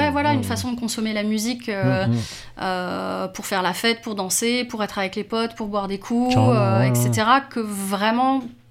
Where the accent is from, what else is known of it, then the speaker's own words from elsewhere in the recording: Rennes, Brittany, France; Née, j'ai grandi à Rennes, ouais.